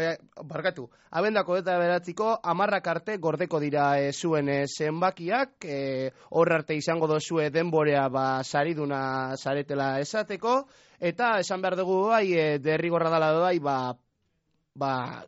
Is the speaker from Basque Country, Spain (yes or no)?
yes; Ondarroa, Basque Country, Spain; Zelan ez, nire herrian saldu